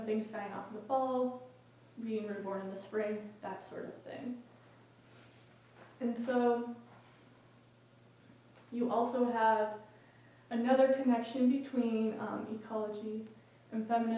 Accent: Midwest, United States; when settlers were moving west, I'm from the Midwest

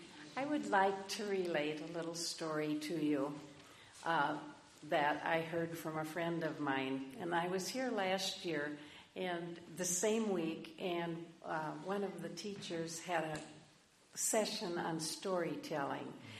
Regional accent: Pakistan; now in Minnesota, United States; My husband and I moved to the United States 13 years ago. We're from Pakistan.

